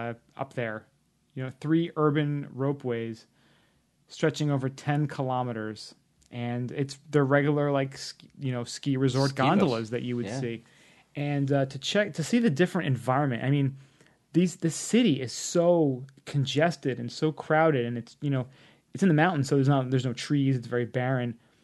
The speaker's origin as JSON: {"language": "English", "country": "United States", "said": "It's one of those things you really take for granted being an American, just how, you know, lucky we are to live in this society"}